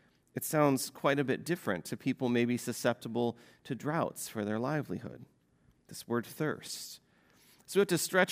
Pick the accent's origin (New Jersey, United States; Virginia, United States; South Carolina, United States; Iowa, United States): Iowa, United States; Farmersville; when I was growing up in Farmersville, Iowa, we, as high school students, often found extra work on the side in the summer baling hay for other neighboring farmers.